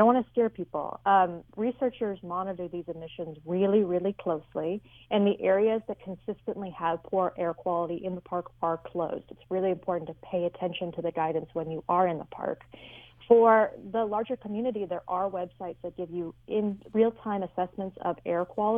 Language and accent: English; Hawaii, United States; I grew up on Hawaii Island, and so volcanic eruptions were just a fact of life.